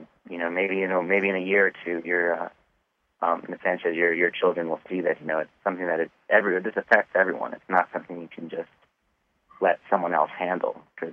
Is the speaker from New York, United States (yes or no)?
yes; New York, United States; You know, he's from New York. I'm from New York, and I've kind of known of him for a long time.